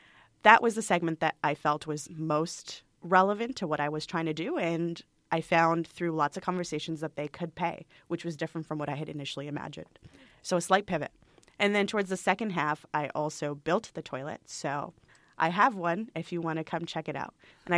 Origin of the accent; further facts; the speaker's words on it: Mumbai, Maharashtra, India; even while growing up in Bombay